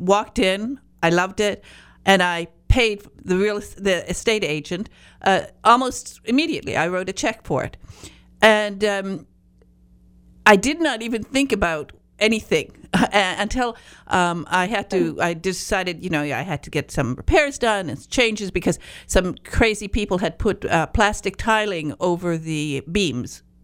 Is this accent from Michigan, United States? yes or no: yes; Michigan, United States; I'm from Michigan, northern Michigan